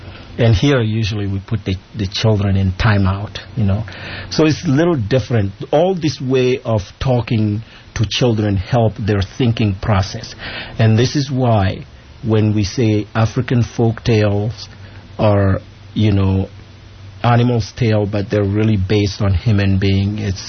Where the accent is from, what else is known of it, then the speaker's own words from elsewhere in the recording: Mali; I grew up in a very small town, and I had so many cousins that were all sent to my grandparent for their first education.